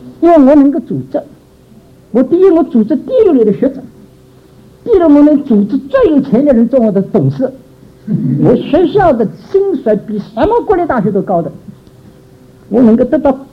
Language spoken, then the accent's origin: Chinese; Jiangsu, China; 你知道我是外江人，大家晓得我是江苏人的